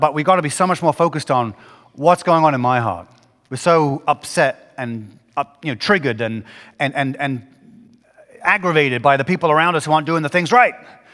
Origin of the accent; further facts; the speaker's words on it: England, United Kingdom; And I'm from England, which is the safety capital of the universe.